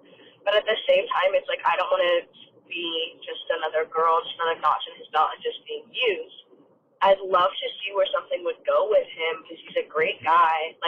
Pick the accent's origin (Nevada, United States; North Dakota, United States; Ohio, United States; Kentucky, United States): Nevada, United States; Las Vegas; I am 19 years old. I'm from Vegas.